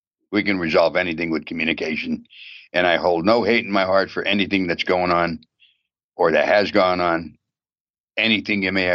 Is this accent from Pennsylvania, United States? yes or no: yes; Pennsylvania, United States; born there; You will see the story starting with when I was born back in Pennsylvania in 1936, right up to the point that I left.